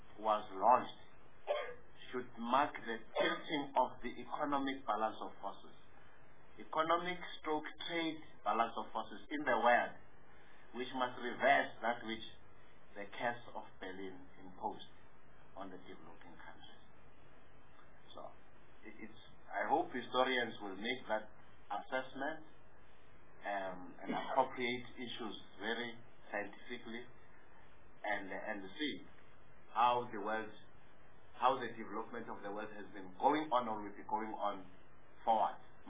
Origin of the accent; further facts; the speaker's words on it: Mpumalanga, South Africa; I come from Pumalanga. That road from Carolina to Machalada, that's the farm where I grew up.